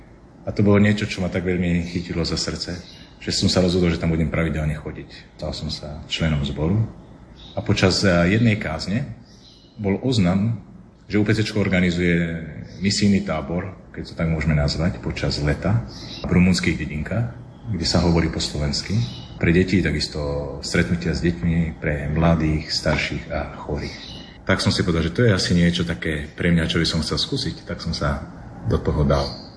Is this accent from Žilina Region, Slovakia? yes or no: no; Bystré, Prešov Region, Slovakia; Pochádzam z malebnej dedinky Bystre na východnom Slovensku.